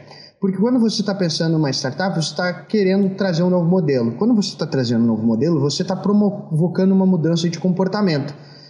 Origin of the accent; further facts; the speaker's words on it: Rio Grande do Sul, Brazil; born there; now in São Carlos, Brazil; Eu nasci no Rio Grande do Sul, mas quando as pessoas me perguntam onde é que eu moro, eu digo que eu moro na poltrona 17A.